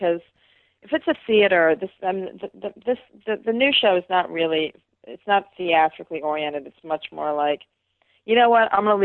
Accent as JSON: {"language": "English", "town": "Flint", "region": "Michigan", "country": "United States", "said": "I am from Flint, Michigan."}